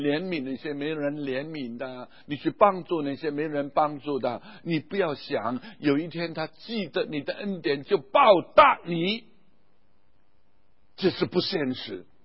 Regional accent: Hong Kong; moved away as an adult; also born or lived in Singapore / Penang, Malaysia; 我在1953年五月我跟 … 结婚，八月我们坐船离开香港，我们的家乡，到新加坡做海外宣教士，在新加坡8年，以后回香港读一点书，再去马来西亚槟城做海外宣教士4年

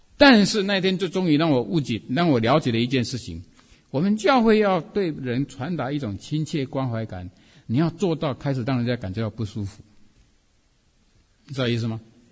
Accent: Taiwan; 尤其我们从台湾来的，

